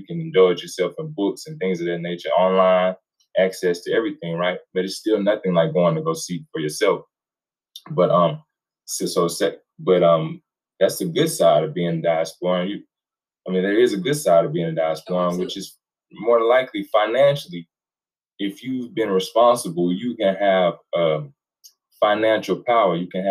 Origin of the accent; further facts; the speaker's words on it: United States; Growing up in America, honestly, let's just be honest. This is a Western culture.